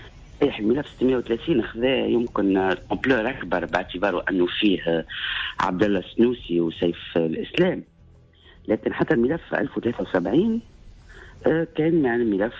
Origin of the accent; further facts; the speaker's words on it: Tunisia; واحنا بطبيعتنا تونسيين